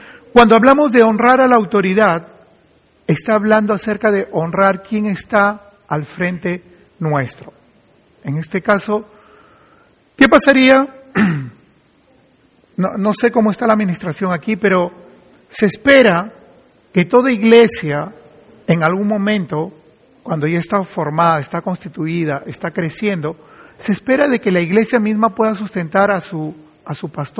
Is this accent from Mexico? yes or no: no; Peru; moved away as an adult; now in United States; nosotros venimos de Perú y fuimos invitados por la convención allá en Colorado y nosotros vinimos con una visa religiosa